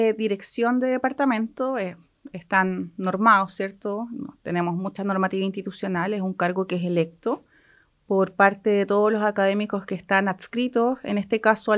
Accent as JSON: {"language": "Spanish", "town": "Puerto Montt", "region": "Los Lagos", "country": "Chile", "tie": "born or raised there", "moved": "yes", "said": "Yo soy puertomontina, estudié mi formación básica y media en Puerto Montt. Posteriormente emigré"}